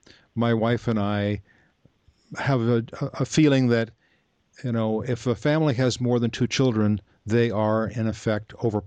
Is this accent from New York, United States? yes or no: no; California, United States; we live in a beautiful area on Central Coast, California, most of the year, my hometown.